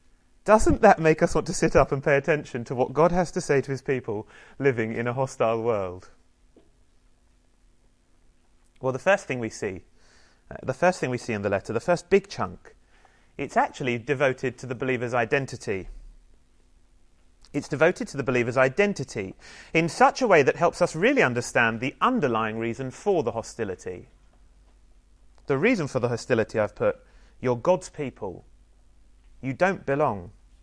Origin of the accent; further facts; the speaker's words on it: United Kingdom; Yeah, we're British.